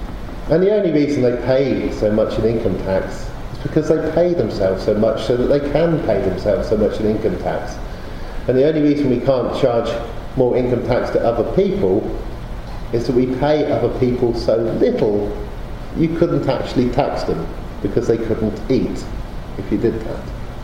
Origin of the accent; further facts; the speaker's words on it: Oxford, South East England, United Kingdom; I grew up in Oxford